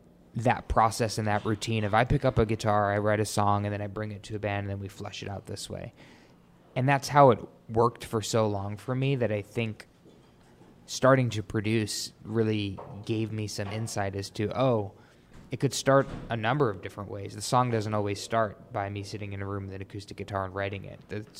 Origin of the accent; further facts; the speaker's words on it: New York, United States; I grew up in New York, really musical family.